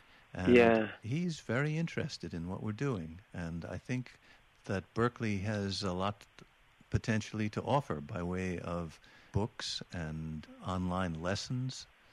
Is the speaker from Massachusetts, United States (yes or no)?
yes; Boston, Massachusetts, United States; It's right here in my hometown here in Boston.